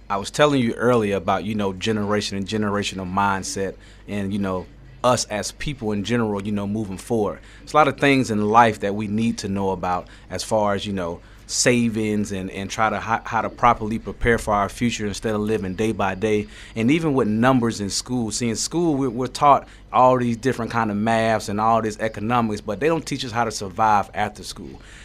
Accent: Columbus, Ohio, United States; also born or lived in Florida; Right. I'm from Columbus.

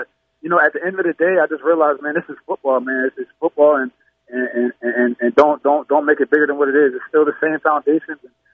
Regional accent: United States; now in Canada; I feel like as an American, when you come up here, like you really have to kind of humble yourself because, you know, growing up in the States

